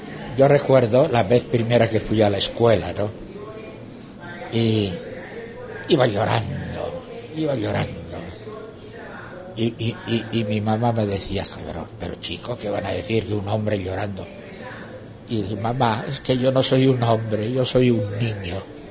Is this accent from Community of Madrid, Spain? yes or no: no; Bergara, Basque Country, Spain; first language Basque; Spanish is a second language; Vergara, para mí, el Vergara de ahora, tal vez sea diferente al Vergara de cuando yo era niño.